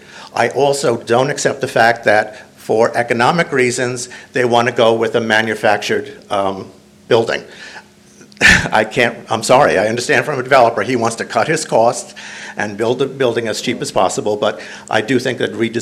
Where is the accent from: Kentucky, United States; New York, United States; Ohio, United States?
New York, United States; now in The Villages, United States; We come from Long Island, which is too dense. When we came down here, when we drove into the villages, I was so impressed with the master planning